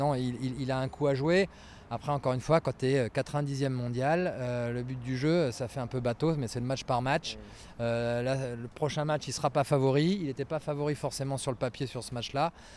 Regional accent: France; En tant que Français, en tant qu'amoureux du tennis, on a tous pris un coup de massue

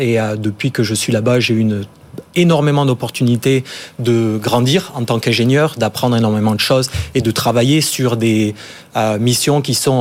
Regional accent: Agen, Nouvelle-Aquitaine, France; Alors moi, je suis né, grandi en France. J'ai passé toute ma jeunesse en France.

